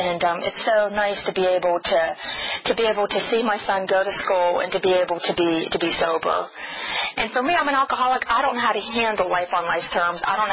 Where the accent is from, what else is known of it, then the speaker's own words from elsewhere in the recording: Pittsburgh, Pennsylvania, United States; Like I said, I grew up in Pittsburgh, Pennsylvania.